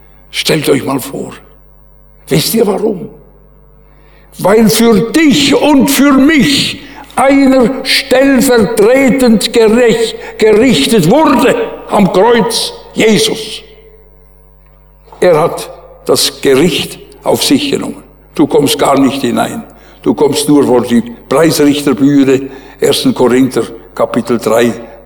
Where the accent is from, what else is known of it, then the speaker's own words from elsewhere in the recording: Bern, Switzerland; Ich bin Berner Oberländer. Aber im Frauenspital in Bern geboren.